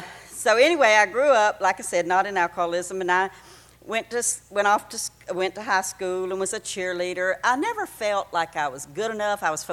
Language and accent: English; Georgia, United States; She was telling you I was from Georgia, but you knew it as soon as I opened my mouth, didn't you?